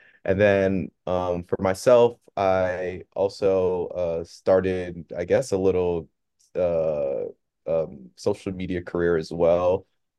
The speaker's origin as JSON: {"language": "English", "town": "Boston", "region": "Massachusetts", "country": "United States", "said": "I am from Boston, Massachusetts. I kind of live all over the place."}